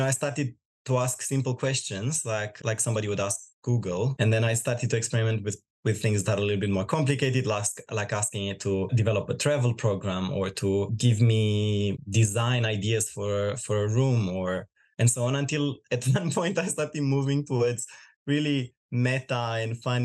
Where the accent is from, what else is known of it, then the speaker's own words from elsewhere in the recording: Romania; now in Australia; I'm originally from Romania. I moved in Australia about 5 years ago, and at the moment I work as a nurse for Tweed Hospital.